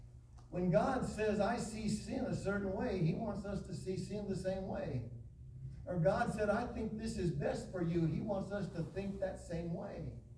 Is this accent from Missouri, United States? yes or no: no; Muskegon, Michigan, United States; When I grew up back in Muskegon, Michigan, at a kitchen table that had a kitchen window right there looked out into a grassy area of our yard.